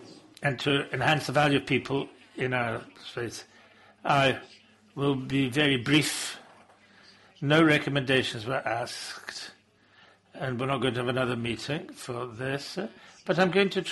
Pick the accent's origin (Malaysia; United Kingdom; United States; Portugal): Portugal; Coimbra, Centro; I'm not from Lisbon, I'm from Coimbra.